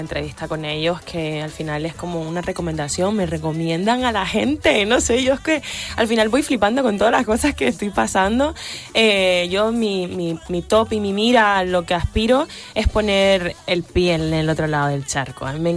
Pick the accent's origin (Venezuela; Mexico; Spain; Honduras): Spain; Canary Islands; Cuando voy a un sitio y cuando vuelvo a casa al final, sé que en Canarias es otro rollo.